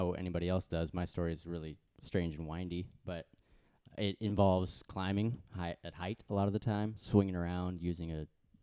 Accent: Talent, Oregon, United States; Growing up in Southern Oregon, Talent, Oregon, where the talent comes from.

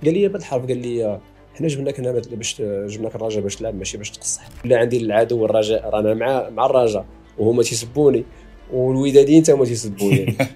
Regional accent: Boujniba, Béni Mellal-Khénifra, Morocco; تما فين كبرت، تما فين لعبت كره بزاف، تما فين عندي كاع الذكريات، وتما فين قريت حتى الباك، حتى لعبت سينيور. هذا هو يعني الانتقال ديالي ما بين بوجنيبه

